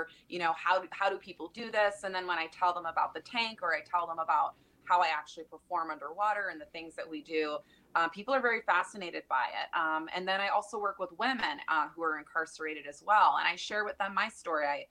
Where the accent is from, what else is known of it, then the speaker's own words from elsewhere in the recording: Hawaii, United States; and I'm originally from Hawaii, I always joke with people, I was literally born in the ocean there.